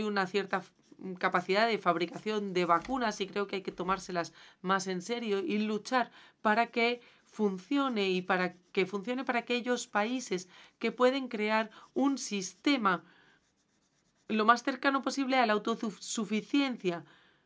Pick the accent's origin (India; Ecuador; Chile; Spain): India; Yo crecí en la India, en la era socialista